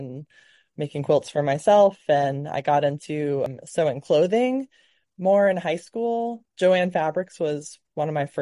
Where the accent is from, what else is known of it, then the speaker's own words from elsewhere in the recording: Bangor, Maine, United States; I grew up in the Bangor area.